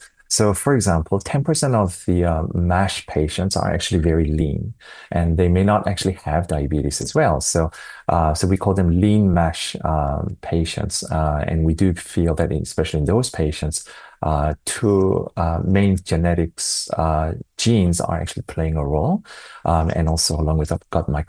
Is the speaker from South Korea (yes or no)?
yes; South Korea; English is a second language; I'm Asian, and I'm from Korea